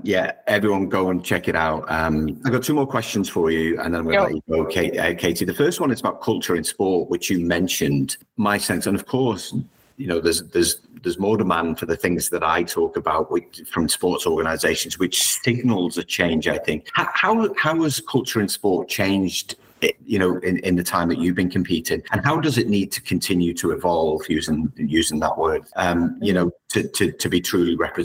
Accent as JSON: {"language": "English", "region": "England", "country": "United Kingdom", "said": "Being English, I know what football is."}